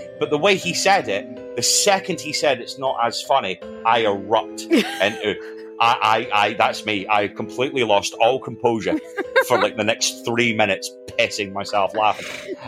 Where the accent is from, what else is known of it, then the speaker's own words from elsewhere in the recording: Scotland, United Kingdom; I am Scottish, mostly because I come from Scotland.